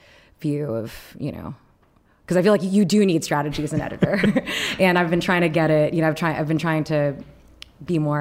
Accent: Texas, United States; I grew up in Texas in a 98% white zip code.

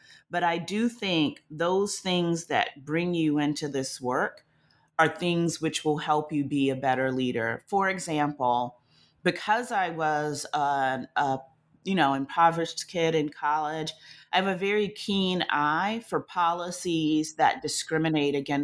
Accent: the South, United States; accent: Southern

